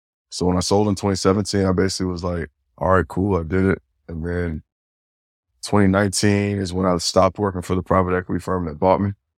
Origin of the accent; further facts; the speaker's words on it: Miami, Florida, United States; So I'm born and raised in Miami, right? Serial entrepreneur.